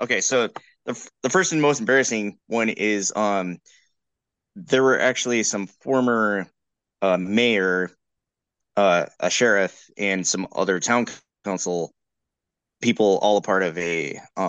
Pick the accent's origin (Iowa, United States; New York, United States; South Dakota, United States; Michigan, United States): Iowa, United States; Armstrong; My hometown is Armstrong, Iowa.